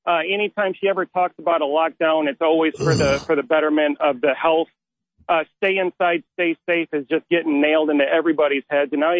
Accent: Michigan, United States; I'm from Michigan. Look at Governor Whitmer, whatever you want to call her up here.

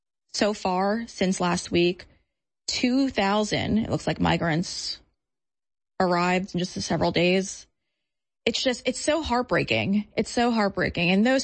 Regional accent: New York, United States; now in Austin, United States; I really, as a New Yorker, I hate it when people from blue states, blue cities come and relocate

